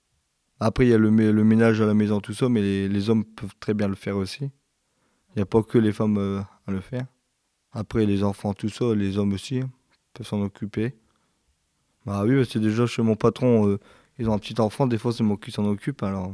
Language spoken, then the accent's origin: French; Le Cateau-Cambrésis, Hauts-de-France, France; À côté de chez moi, au Cateau, il y a une MFR, mais ils font pas de CAP.